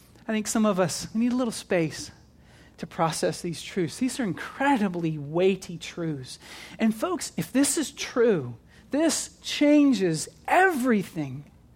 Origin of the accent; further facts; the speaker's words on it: Kentucky, United States; Maybe it's not a tradition up here in New England, but where I grew up in Kentucky, it was a tradition.